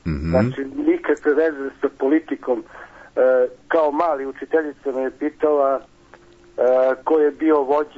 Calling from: Žarkovo, Belgrade, Serbia; Sa Žarkova.

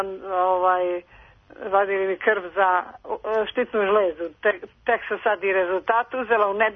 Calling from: Aleksandrovac, Šumadija and Western Serbia, Serbia; Iz Aleksandra sa Župskom.

